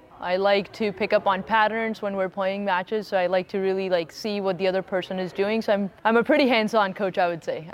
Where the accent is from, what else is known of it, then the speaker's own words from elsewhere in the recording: India; now in United States; I'm originally from India, but I've lived in the U.S. for more than half my life.